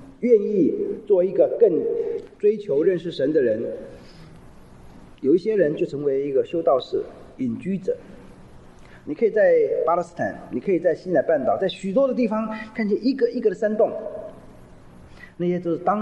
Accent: China; 我们讲中国话，我是中国人，我们有中国的文化

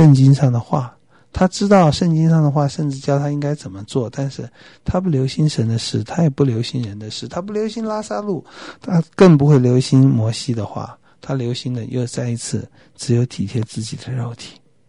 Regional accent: China; 就像我们中国人说的，不做亏心事，半夜不怕鬼敲门哈。

